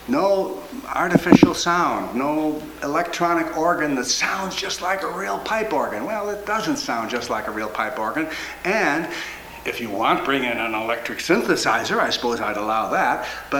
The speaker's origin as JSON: {"language": "English", "country": "United States", "lives_now": "Canada", "said": "I'm an American, but we've been living in Canada for 14 years."}